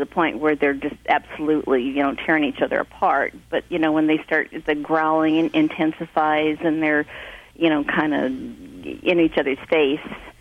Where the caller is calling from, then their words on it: Nevada City, California, United States; I'm calling from Nevada City, California.